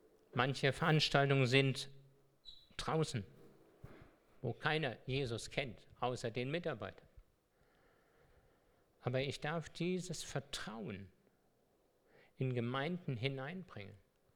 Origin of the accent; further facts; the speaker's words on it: Hesse, Germany; Ich bin jetzt aus Hessen und ja. Ist vielleicht ein bisschen anders. Ich bin eben Hesse, ne?